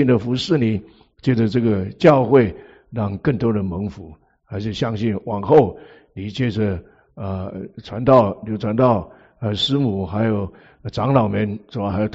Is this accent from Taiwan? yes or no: no; China; 我们中国人讲百善孝为先，是不是？